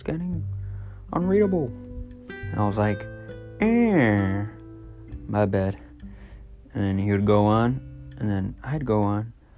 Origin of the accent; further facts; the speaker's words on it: California, United States; I'm from California.